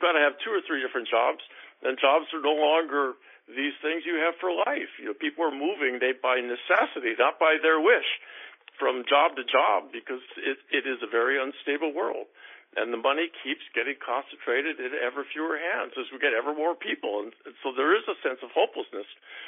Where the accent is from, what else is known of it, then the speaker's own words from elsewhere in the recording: Seattle, Washington, United States; moved away; I hardly know that city that I was born in anymore.